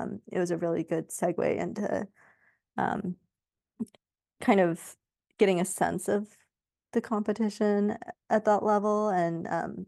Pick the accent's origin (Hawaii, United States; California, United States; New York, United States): California, United States; Sacramento; So I grew up like in the Sacramento area in California. My parents are still out there.